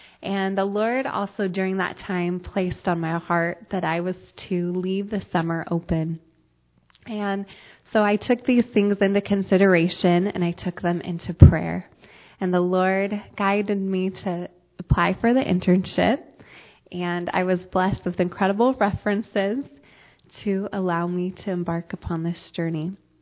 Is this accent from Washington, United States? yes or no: yes; Seattle, Washington, United States; I'm from Seattle, Washington, and I attend the Puyallup branch.